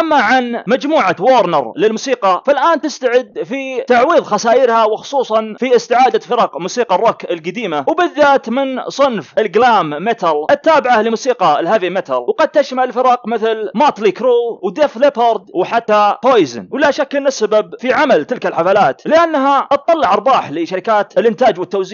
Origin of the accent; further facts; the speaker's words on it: Saudi Arabia; عندنا في المملكة العربية السعودية